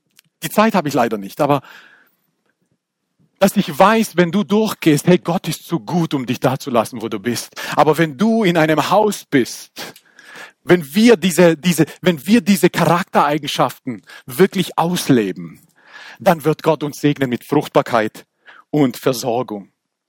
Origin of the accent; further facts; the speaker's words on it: Baden-Württemberg, Germany; ich bin aufgewachsen am Fuße der Schwäbischen Alb. Und da bin ich aufgewachsen. Da, wo wir sagen nicht Tüte, wir sagen Guck und so Zeug.